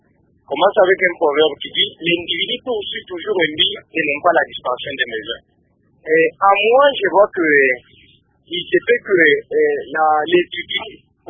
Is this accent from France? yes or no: no; DR Congo; je viens de la République démocratique du Congo